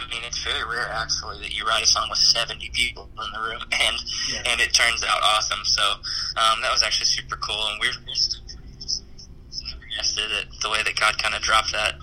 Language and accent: English; Nashville, Tennessee, United States; now in South Dakota, United States; I grew up in Nashville, and we put ranch on things, you know, like mashed potatoes and pizza.